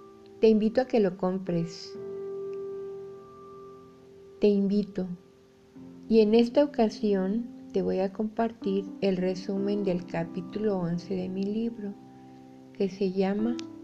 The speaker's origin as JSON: {"language": "Spanish", "country": "Mexico", "said": "soy escritora mexicana"}